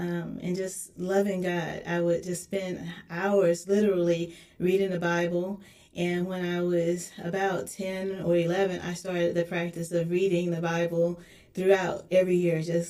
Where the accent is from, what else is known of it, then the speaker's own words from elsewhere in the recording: Birmingham, Alabama, United States; born there; I was born in Birmingham, Alabama, and I'm a fourth-generation Baptist.